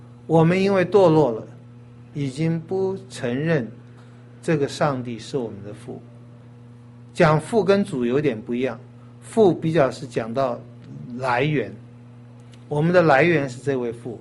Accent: China; 这我们就通常不太，我们中国人讲孝顺这个不太敢多讲。

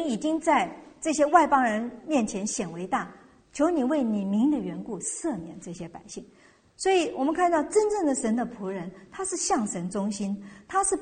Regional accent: China

